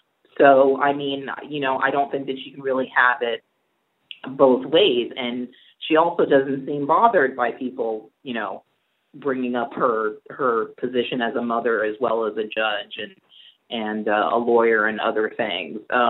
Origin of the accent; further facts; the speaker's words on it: New York City, New York, United States; Well, I was not only a Republican, I was a Black Republican growing up in New York City.